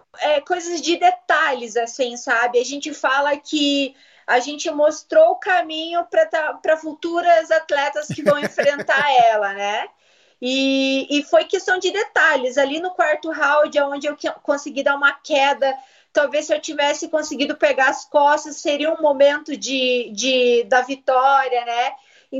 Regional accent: Curitiba, Paraná, Brazil; Então, eu nasci aqui em Curitiba, sempre morei aqui mesmo.

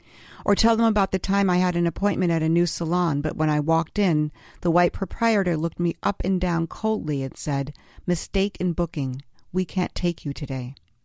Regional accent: Illinois, United States; born there; In fact, I was born in the Negro ward at Illinois Research Hospital.

